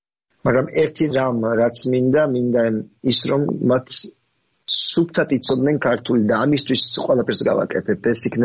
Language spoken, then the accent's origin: Georgian; Tbilisi, Georgia; also born or lived in Kakheti; დავიბადე თბილისში და მე გავიზარდე კიდევაც თბილისში, არასოდეს თავი მე თბილისად არ წარმიდგენია რა, ყოველთვის ვიყავი კახელი. და ეს მე 12 წლის მე ბედმა მარგუნა და გადავედი სოფელში საცხოვრებლად, ბებია პაპასთან.